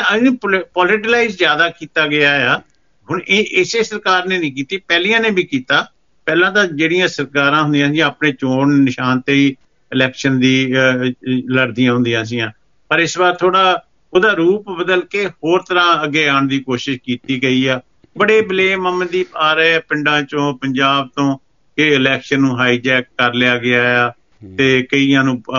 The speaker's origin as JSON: {"language": "Punjabi", "region": "Punjab", "country": "India", "tie": "born or raised there", "said": "ਚਲੋ ਹੁਸ਼ਿਆਰਪੁਰ ਦੇ ਵਿੱਚ ਤਾਂ ਵੈਸੇ ਸਾਡੇ ਪਿੰਡ ਦੇ ਵਿੱਚ ਵੀ ਸਰਬਸੰਮਤੀ ਹੋ ਗਈ ਆ"}